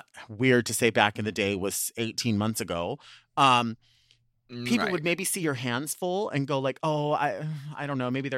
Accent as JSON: {"language": "English", "town": "Long Beach", "region": "California", "country": "United States", "tie": "born or raised there"}